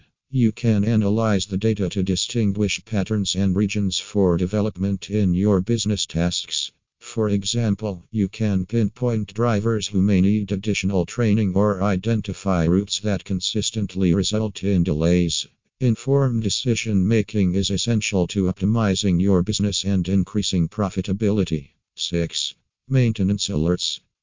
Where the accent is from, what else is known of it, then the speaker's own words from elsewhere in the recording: Pennsylvania, United States; from Pennsylvania and USA.